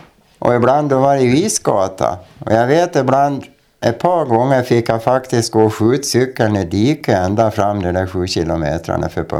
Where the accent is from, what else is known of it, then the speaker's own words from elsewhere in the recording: Färjan, Sweden; först när jag började då gick man ju i småskolan hemma i Färjan.